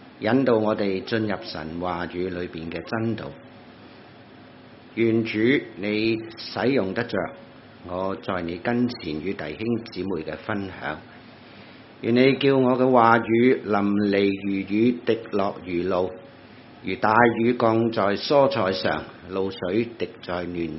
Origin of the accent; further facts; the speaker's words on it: China; 我们中国人所谓知其言而不知其所以言